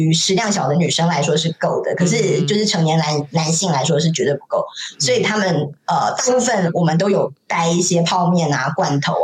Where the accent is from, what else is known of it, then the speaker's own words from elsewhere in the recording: Taiwan; 像我是台湾人嘛